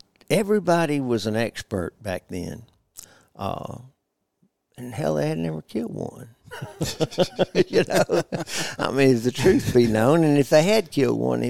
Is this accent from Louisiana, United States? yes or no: yes; New Orleans, Louisiana, United States; I grew up in New Orleans. I'm not from New Orleans, but that's where I grew up. Went to high school. We didn't have many turkeys down there, you know.